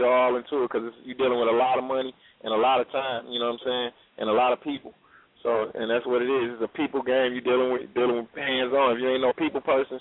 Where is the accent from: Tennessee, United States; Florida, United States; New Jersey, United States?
New Jersey, United States; also born or lived in New York; I'm a Jersey head. I'm a New York head from the jump.